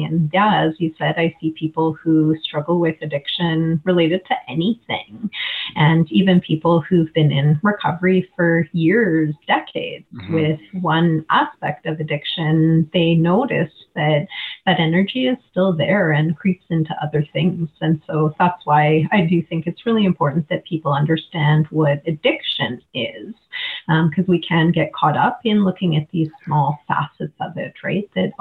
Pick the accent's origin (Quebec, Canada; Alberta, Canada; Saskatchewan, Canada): Alberta, Canada; Calgary; Yeah, you're a native Calgarian as well.